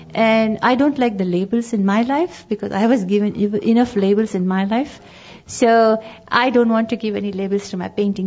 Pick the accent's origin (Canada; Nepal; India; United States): India; born there; we are actually Sindhi Hindus, my family, and they lived in Pakistan. I was born in India, but they lived in Pakistan.